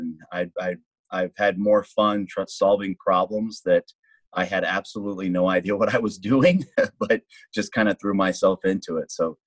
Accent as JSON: {"language": "English", "region": "Texas", "country": "United States", "moved": "yes", "said": "I'm originally from South Texas, Texas. So I guess there's a piece of me that's an independent spirit. I'm a Texan through and through"}